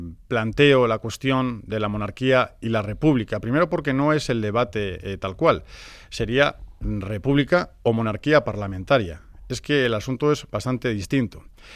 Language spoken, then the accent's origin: Spanish; Basque Country, Spain; Yo soy vasco, he nacido aquí, me siento de aquí, esta es mi tierra, la amo profundamente y no la quiero cambiar por ninguna otra